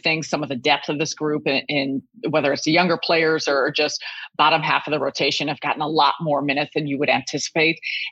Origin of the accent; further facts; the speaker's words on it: Chicago, Illinois, United States; I think I'm born and raised in Chicago